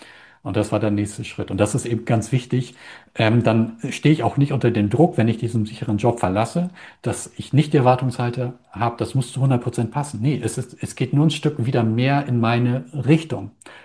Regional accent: Lower Saxony, Germany; also ich komme ja auch aus Friesland

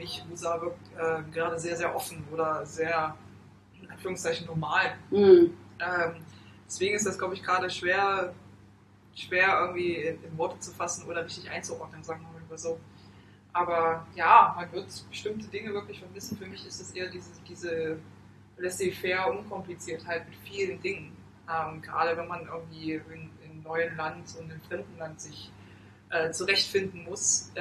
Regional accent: Mumbai, Maharashtra, India; German is a second language; wo ich dann sage, wo kommen Sie denn her? Und dann Mumbai. Und dann suchen die halt in der Länderliste erstmal 10 Minuten nach Mumbai. Wo ich dann sage, Indien immer noch.

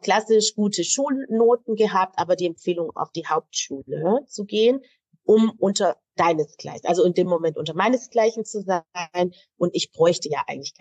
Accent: Baden-Württemberg, Germany; ich komme aus Baden-Württemberg. Bin im schwäbischen Landen aufgewachsen

